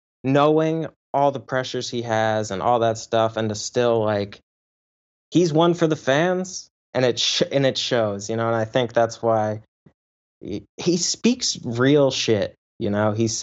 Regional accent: Rhode Island, United States; born there; also born or lived in Connecticut; I was born in Rhode Island, so that's like 2 hours. It's like 2.5 hours from New York City. And it's, like, the smallest state in the U.S.

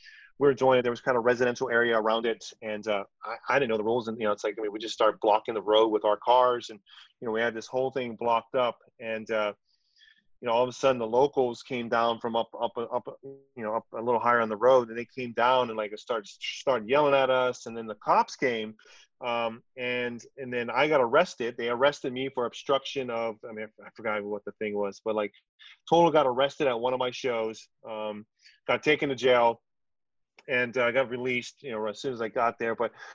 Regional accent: Hawaii, United States; also born or lived in Guam; I grew up in Hawaii, so I was like used to the humidity

